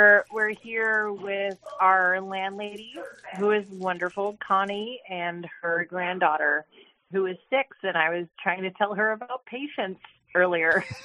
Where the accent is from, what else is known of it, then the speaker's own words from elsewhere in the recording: New York, United States; Just Hurricane Sandy, because I'm a New Yorker.